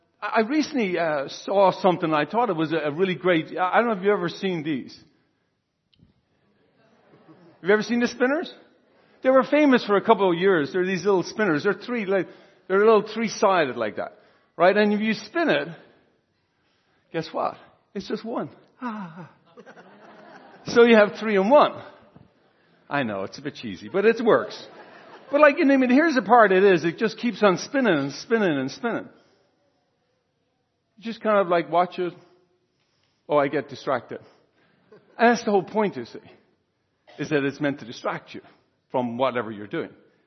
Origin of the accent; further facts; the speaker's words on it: Ireland; St. Patrick being one of the more famous ones, of course, being Irish, I'll recount that one for you.